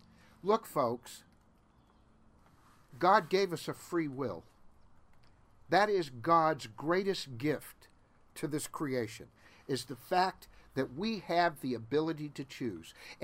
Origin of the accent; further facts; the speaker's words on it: Chicago, Illinois, United States; I'm from Chicago, so you'll enjoy this.